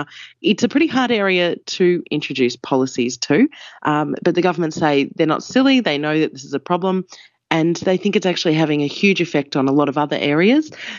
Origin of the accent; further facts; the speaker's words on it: Victoria, Australia; Yeah, this is my home state.